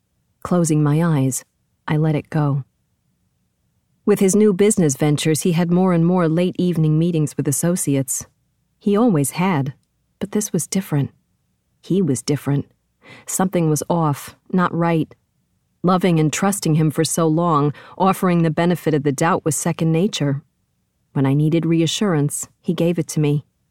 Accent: Brooklyn, New York, United States; Fresh out of college, back down to my hometown, Brooklyn was in my heart. No place else like it.

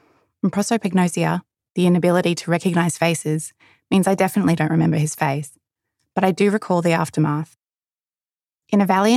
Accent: Australia; he thought my strangeness was due to my being Australian

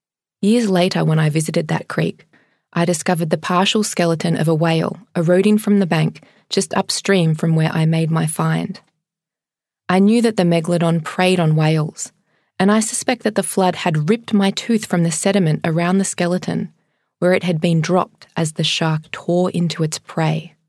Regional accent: Victoria, Australia; In my home state of Victoria, floods ripped through the landscape, carrying away soil and crops and livestock

